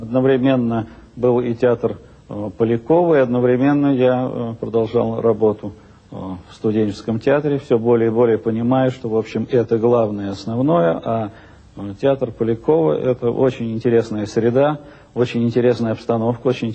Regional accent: Moscow, Russia; Я москвич, жил и родился в Москве, и это был мой любимый театр.

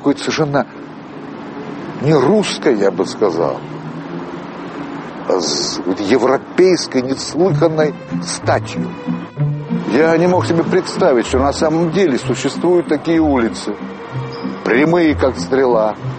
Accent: Moscow, Russia; О Ленинграде я, маленький москвич, слышал очень много.

